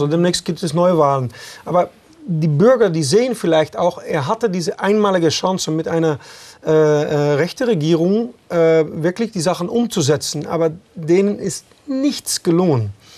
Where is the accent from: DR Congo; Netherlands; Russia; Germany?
Netherlands; German is a second language; man versucht also die Niederlande weniger attraktiv zu machen, wobei einer der größeren Probleme in meiner Heimat ist eigentlich auch die Arbeitsmigration.